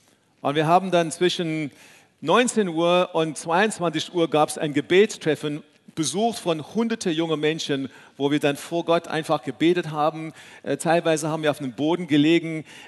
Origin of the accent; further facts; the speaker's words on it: South Africa; German is a second language; bin ich in Südafrika aufgewachsen, in einer ganz anderen Kultur. Auch für mich war meine Familie nur ein bisschen ja christlich geprägt, traditionelle Familie.